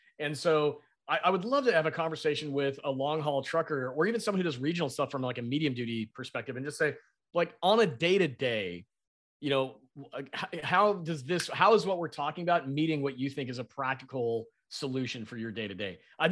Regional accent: Lancaster, California, United States; my hometown, I grew up in Lancaster, California

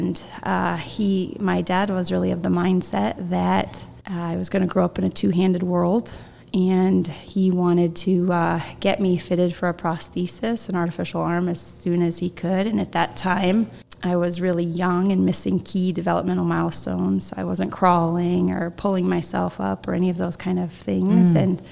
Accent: Florida, United States; And I grew up in Florida, and the humidity and the heat was horrible

